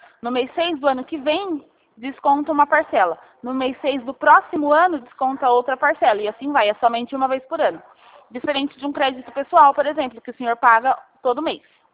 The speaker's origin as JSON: {"language": "Portuguese", "region": "São Paulo", "country": "Brazil", "said": "eu sou de São Paulo, do estado de São Paulo."}